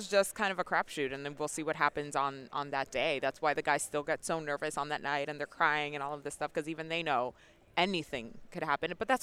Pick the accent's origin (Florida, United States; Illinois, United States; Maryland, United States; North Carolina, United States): Florida, United States; So I've been actually listening to … since I grew up in South Florida, since I was in high school